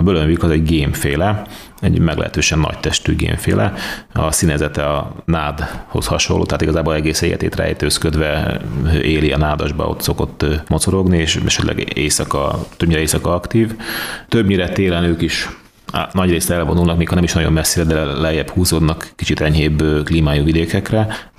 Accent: Hungary; Nyilván, hogyha mi magyarok vagyunk többen

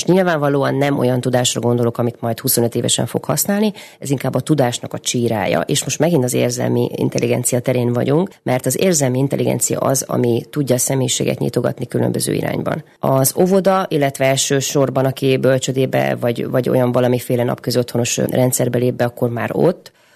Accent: Békés, Hungary; én ugye Békés megyei vagyok

